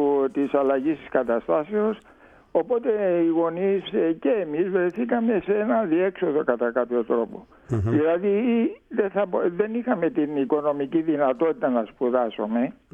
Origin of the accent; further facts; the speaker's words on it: Port Said, Port Said Governorate, Egypt; Εγώ γεννήθηκα στο Πορσάιτ και τελείωσα το γυμνάσιο, το κλασικό γυμνάσιο του Πορσάιτ, ελληνικό.